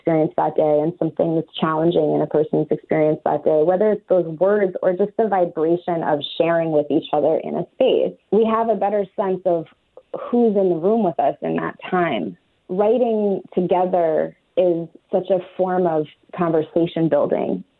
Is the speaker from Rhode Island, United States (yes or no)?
no; New York, United States; My family's predominantly Eastern European Jewish, and I grew up in New York with a lot of cultural mixing.